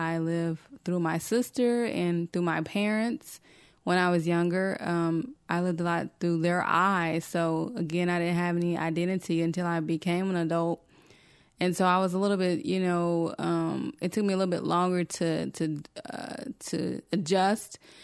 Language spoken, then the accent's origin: English; the South, United States; Where I came from the South, we migrated more to West Coast music opposed to East Coast